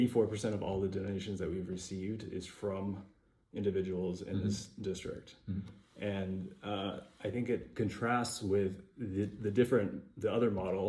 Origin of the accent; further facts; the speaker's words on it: Sherborn, Massachusetts, United States; So I grew up in the district. I grew up in Sherburn, Massachusetts. I'm a product of public education. I went to Dover Sherburn Regional High School.